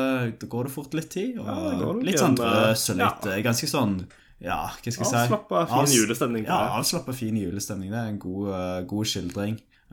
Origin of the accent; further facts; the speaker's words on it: Western Norway, Norway; Det er jo litt uvanlig at det serveres ribba på julaften på Vestlandet. Vi er jo vestlendinger med